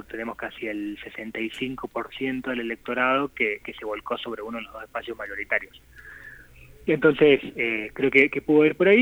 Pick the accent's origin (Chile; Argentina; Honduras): Argentina; Corrientes; Vos sabés que yo vengo de... soy correntino.